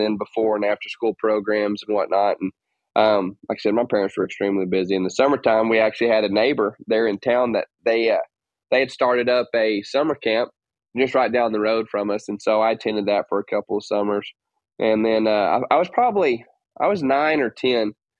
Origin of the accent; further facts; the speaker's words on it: Oklahoma, United States; born there; also born or lived in Arkansas; So I was born in Oklahoma.